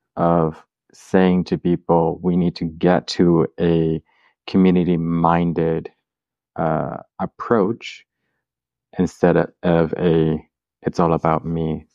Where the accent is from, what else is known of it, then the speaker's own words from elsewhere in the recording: Puerto Rico; I'm from Puerto Rico